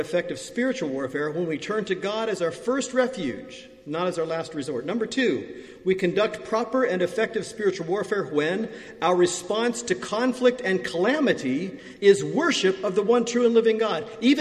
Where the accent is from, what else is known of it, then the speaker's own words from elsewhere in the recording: United States; Being an American, I can say that. You know, I can throw that back at my people down south.